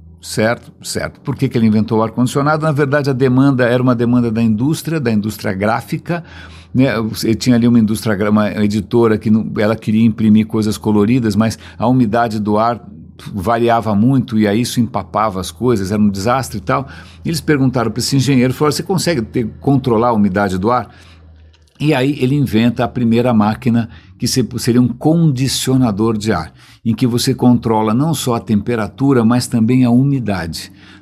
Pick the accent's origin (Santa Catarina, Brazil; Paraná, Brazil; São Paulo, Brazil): São Paulo, Brazil; eu passei praticamente a vida inteira como paulistano sem ar-condicionado, né? Eu não cresci com ar-condicionado em casa.